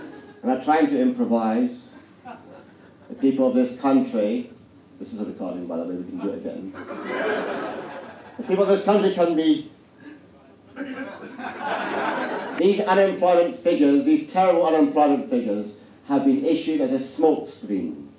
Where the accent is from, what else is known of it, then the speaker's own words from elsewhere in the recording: Glasgow, Scotland, United Kingdom; I told you I was Scottish. I went back to my hometown of Glasgow recently.